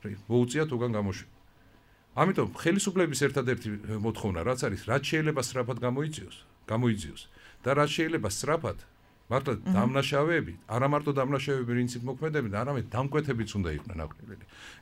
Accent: Batumi, Adjara, Georgia; მე როგორც ბათუმელი აჭარელი და ამ ქვეყნის შვილი, ყველა ვიყავით ვალდებული

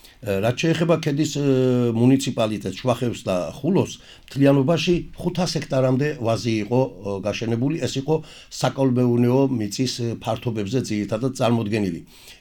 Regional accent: Adjara, Georgia; ვარ მევენახეობის ზონიდან, იქ დავიბადე, იქ გავიზარდე გედაში, ასე რომ ამ თემაზე დღეს სასიხარულო ჩემთვისაც ეხლა გამოსულა. რაც შეეხება მევენახეობას ჩვენს რეგიონში

